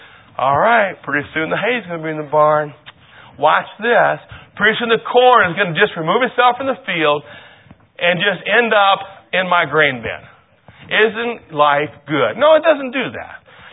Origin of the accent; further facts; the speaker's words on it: Michigan, United States; I was raised in Michigan on a farm. So I'm kind of going back to my roots in Rogers in a way.